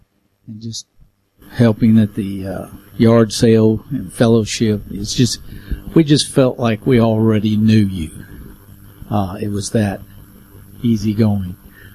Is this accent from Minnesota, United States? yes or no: no; St. Louis, Missouri, United States; I grew up in St. Louis, Missouri.